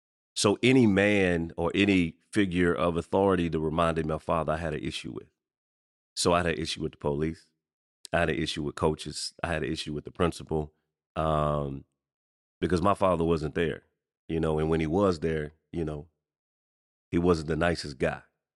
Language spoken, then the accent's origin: English; Texas, United States; also born or lived in Chicago, Illinois; So I'm Chicago born, but I'm Texas raised.